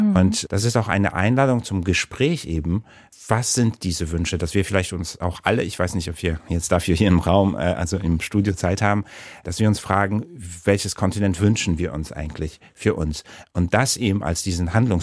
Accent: Warsaw, Masovian Voivodeship, Poland; born there; ich komme aus Mittel- oder Osteuropa, also ich bin in Warschau geboren

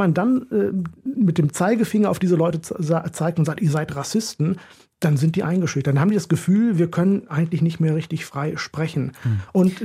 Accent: Northern Germany, Germany; ich komme zum Beispiel aus Norddeutschland, vom flachen Land

